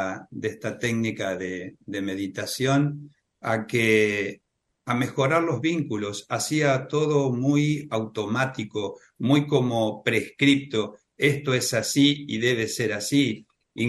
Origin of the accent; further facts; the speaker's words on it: Nueve de Julio, Buenos Aires Province, Argentina; Acá en el interior, el mate, no soy de Capital Federal, de 9 de julio, provincia de Buenos Aires.